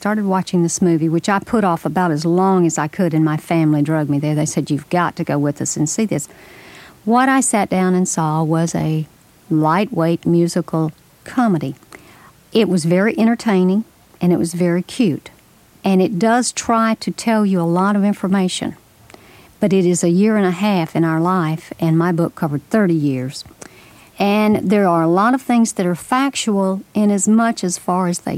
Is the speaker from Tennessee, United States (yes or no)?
yes; Memphis, Tennessee, United States; You've got to remember, I grew up in a city. I grew up in Memphis, Tennessee, the suburbs of a city.